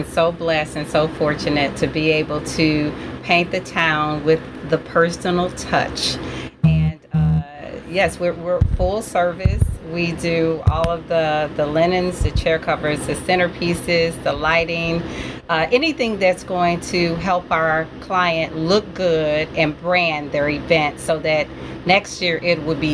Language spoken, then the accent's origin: English; East St. Louis, Illinois, United States; I grew up in East St. Louis. I grew up in Parkside, over on the east side.